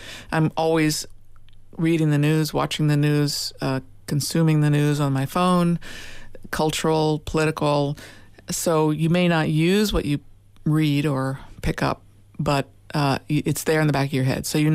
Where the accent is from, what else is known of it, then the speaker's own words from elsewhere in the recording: Washington, District of Columbia, United States; I was a little shy girl growing up in Washington, D.C. during the civil rights movement and the Watergate and women's movement.